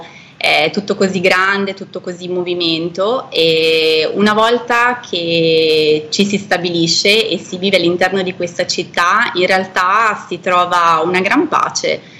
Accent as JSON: {"language": "Italian", "town": "Mendrisio", "region": "Ticino", "country": "Switzerland", "tie": "born or raised there", "moved": "as an adult", "lives_now": "Bangkok, Thailand", "said": "io sono nata e cresciuta in Ticino, nelle zone di Mendrisio. Ho passato praticamente quasi tutta la mia vita in Ticino, eccetto gli ultimi, penso, 7-8 anni, e grazie al lavoro di mio marito ci è stata offerta l'opportunità di venire in Thailandia, a Bangkok."}